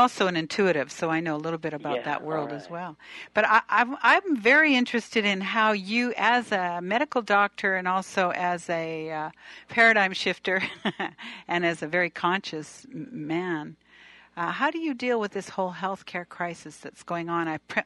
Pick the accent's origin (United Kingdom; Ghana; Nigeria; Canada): Canada; now in United States; I'm a Canadian and now living in this country